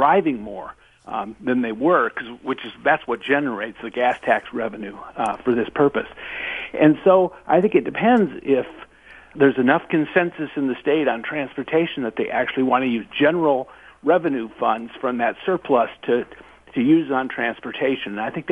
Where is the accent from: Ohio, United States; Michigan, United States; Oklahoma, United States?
Michigan, United States; Yes, that's my home state.